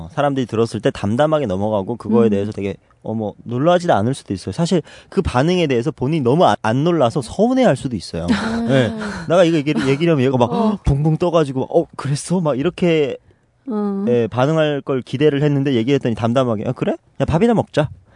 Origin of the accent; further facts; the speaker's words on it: North Korea; 사실 나 고향이 북한이야.